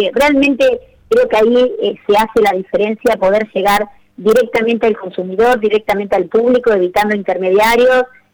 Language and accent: Spanish; Olavarría, Buenos Aires Province, Argentina; Yo soy de Olavarría original, pero la fábrica está en la ciudad de Azul, provincia de Buenos Aires